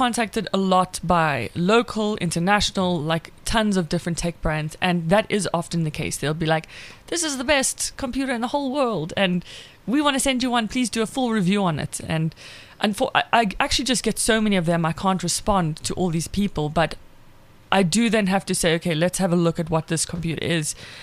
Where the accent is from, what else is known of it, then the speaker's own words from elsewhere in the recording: South Africa; accent: South African; apparently, that the South African accent is like the number one most liked accent in the world